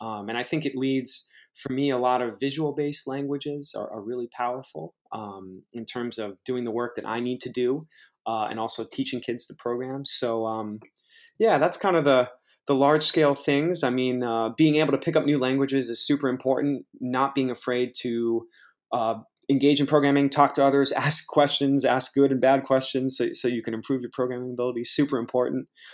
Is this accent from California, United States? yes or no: yes; California, United States; And so I think growing up in the Bay Area, I watched my mom be successful as a woman in computer science